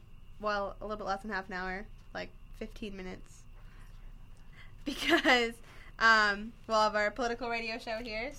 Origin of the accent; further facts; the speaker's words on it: Wisconsin, United States; I'm from Wisconsin. That's an important tidbit, because I'm proud of that.